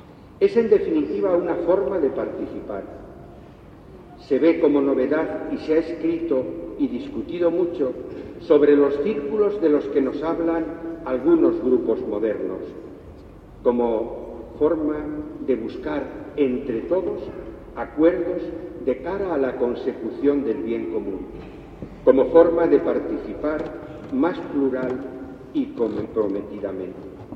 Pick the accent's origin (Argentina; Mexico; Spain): Spain; Almenara de Adaja, Castile and León; also born or lived in Valladolid; Almenara de Adaja es uno de esos pueblos de la Tierra del Caballero